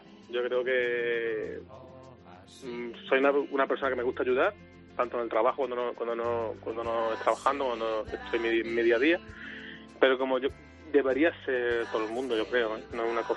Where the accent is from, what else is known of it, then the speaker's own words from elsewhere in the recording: Melilla, Spain; soy melillense